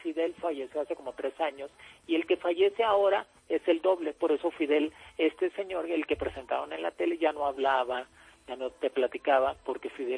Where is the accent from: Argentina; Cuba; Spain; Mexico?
Cuba; Yo soy de madre cubana y de padre mexicano. Y yo me crié en Cuba como 16 años.